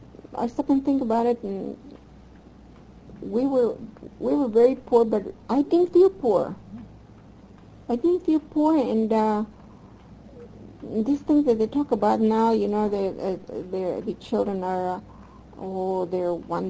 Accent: United States; And in a way, although I grew up in the United States and I love dearly this country

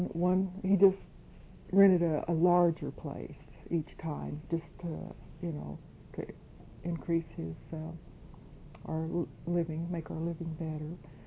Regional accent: Lena, Oklahoma, United States; born there; I was born in Lena, Oklahoma. It's spelled L-E-N-N-A, Lena, Oklahoma. July 13th, 1922.

